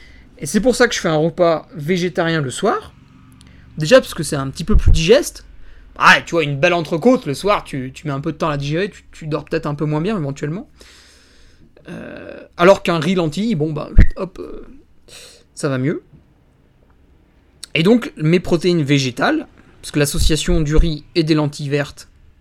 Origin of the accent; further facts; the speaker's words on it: Auvergne-Rhône-Alpes, France; Alors, le poisson, chez nous, en Savoie, tu peux trouver de la truite assez facilement.